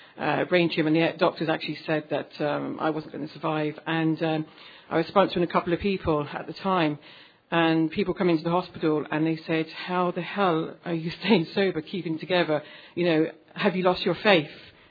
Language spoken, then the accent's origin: English; England, United Kingdom; I'm from England.